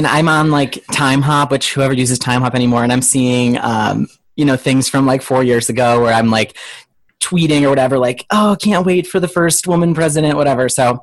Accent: Ohio, United States; because I'm obviously from Ohio.

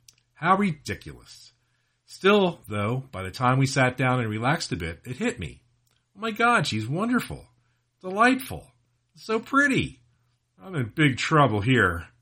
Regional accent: Allentown, Pennsylvania, United States; also born or lived in Lehighton / Palmerton; I was born in Lehighton, in Pennsylvania. I lived in Palmerton for a couple of years. I moved to Allentown

